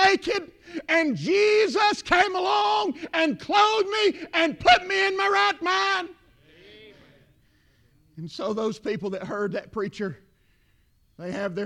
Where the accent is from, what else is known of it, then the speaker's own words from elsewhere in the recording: the South, United States; accent: Southern; I can't even say it right in my Southern accent, amen.